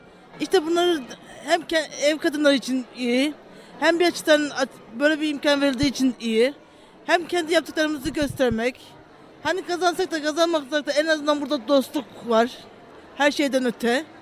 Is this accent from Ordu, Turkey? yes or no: yes; Ordu, Turkey; now in Urla, Turkey; Ben Urla'nın Kuşlar Köyü'nde oturuyorum. Ama ben kendim Karadenizliyim. Orduluyum ben. Buraya işte 26 sene oldu. Burada büyüdük. Yani buralı olduk sayılır.